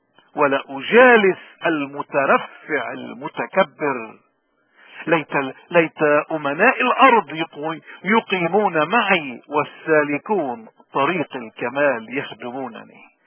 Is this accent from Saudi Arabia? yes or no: no; Lebanon; شو مشكلتنا نحن كلبنانيين تحديدا وكمسيحيين بشكل اخر؟